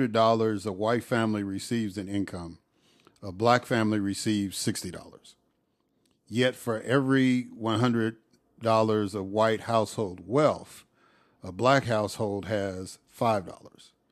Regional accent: Chicago, Illinois, United States; also born or lived in Mississippi; now in Atlanta, United States; I spent most of my time in Mississippi. I grew up in Chicago, lived in Mississippi the majority of my life, and then now I'm here in Atlanta.

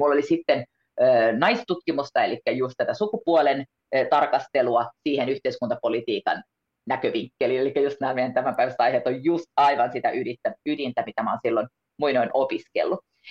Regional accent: Vaasa, Ostrobothnia, Finland; mä olen Vaasasta kotoisin

